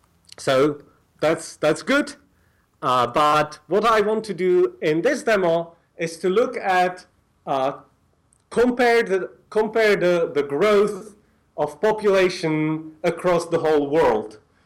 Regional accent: Czechia; So I'm from Czech Republic

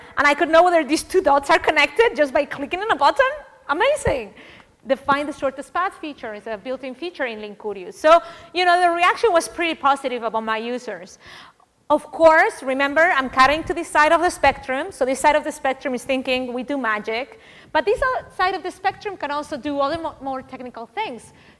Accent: Finland; English is a second language; I'm from Finland. This is a real case. I'm from Finland.

